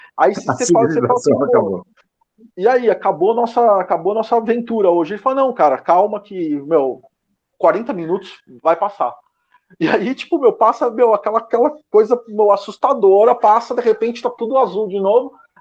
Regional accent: São Paulo, Brazil; Vim para a Zona Oeste faz pouco tempo, né? Mas passei a minha vida inteira no centro de São Paulo, ali na Bela Vista.

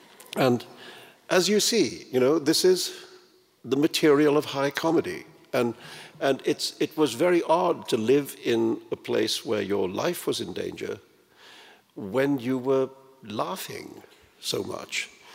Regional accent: India; here I am, I'm a boy from India being taught Buddhist meditation by an American Jew.

